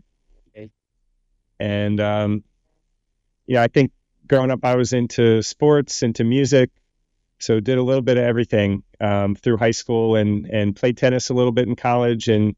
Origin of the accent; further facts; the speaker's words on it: Maryland, United States; also born or lived in Baltimore; Yeah, so I grew up in Maryland. I was born in Baltimore, went to high school near Columbia, Maryland.